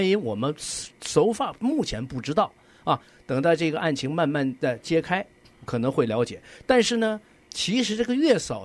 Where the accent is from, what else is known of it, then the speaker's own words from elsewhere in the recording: Northeast China, China; 我相信你的口吻啊，很像我们东北人女生所讲的话